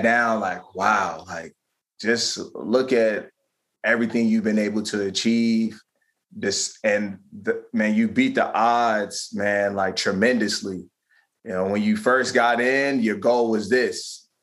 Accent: Maryland, United States; now in Philadelphia, United States; my hometown a lot more back in PG County, Maryland, my wife being from New York

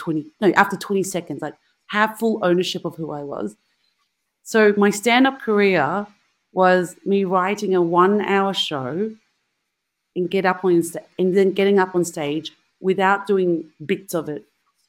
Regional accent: Springvale, Victoria, Australia; So it's essentially based in the town that I'm from, Springvale.

